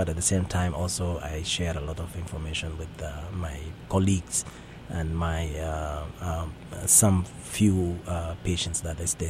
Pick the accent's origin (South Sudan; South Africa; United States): South Sudan; I'm an American citizen, but at the same time, I'm a South Sudanese, and I still have a lot of love and passion to help.